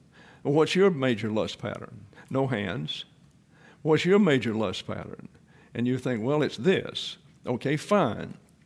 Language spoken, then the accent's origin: English; the South, United States; I am from the South, after all.